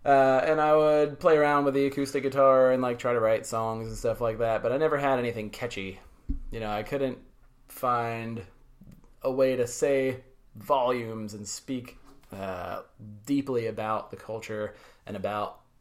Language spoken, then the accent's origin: English; Florida, United States; I grew up in Florida, near Daytona Beach. When I was about 15, we moved away from there, a little bit inland.